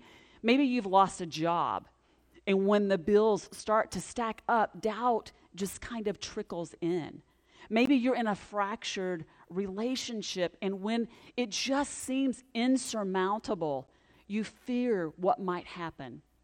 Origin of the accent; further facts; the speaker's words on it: Texas, United States; It's just a little bit warm for the Northwest. And I grew up in Texas, but I'm telling you, this is hot.